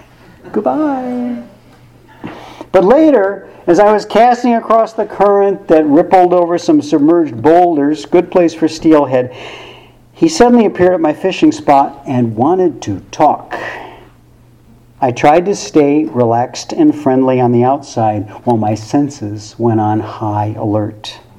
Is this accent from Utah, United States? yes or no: no; Illinois, United States; Growing up in Illinois, I had heard about rivers like crystal, but it was hard to imagine them looking like anything but molasses.